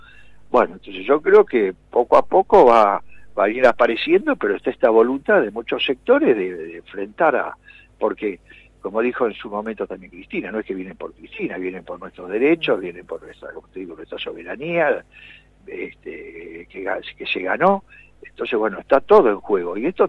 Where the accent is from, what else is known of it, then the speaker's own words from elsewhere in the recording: Argentina; Pero vamos a defender los derechos como argentinos.